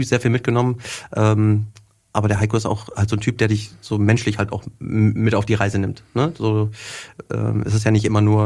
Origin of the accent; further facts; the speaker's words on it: Wetter, Germany; sodass ich bei uns zu Hause quasi in Wetter, wo ich herkomme, im Krankenhaus habe ich das gemacht